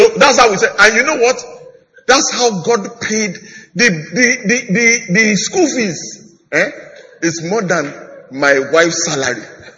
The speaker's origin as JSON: {"language": "English", "country": "Nigeria", "lives_now": "England, United Kingdom", "said": "You know, I'm really Nigerian, even though I live in England."}